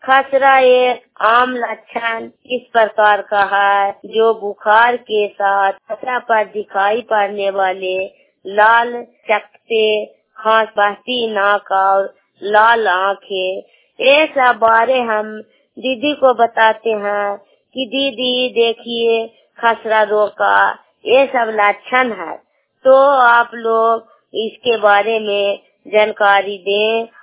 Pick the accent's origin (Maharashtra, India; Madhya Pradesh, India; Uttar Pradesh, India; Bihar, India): Bihar, India; Sherpur; मैं शेरपुर की रहने वाली हूँ, सीएम की काम करती हूँ और हरनौत नालंदा जिला को रहने वाली हूँ।